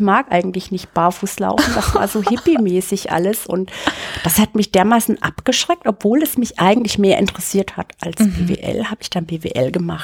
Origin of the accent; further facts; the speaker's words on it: Bad Neustadt, Bavaria, Germany; Ich bin in Bad Neustadt aufgewachsen. Das ist Bayerische Rhön. Das hört man auch so ein bisschen an meinem R. Genau. Da bin ich groß geworden